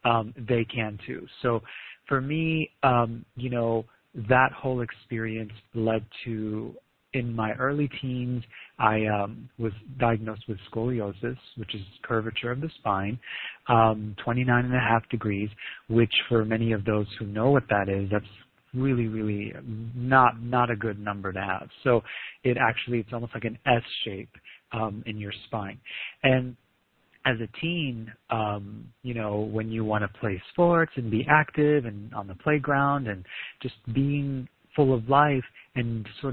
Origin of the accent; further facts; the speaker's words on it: Lebanon; I was born in Lebanon and grew up in a civil war in the 80s and early 90s.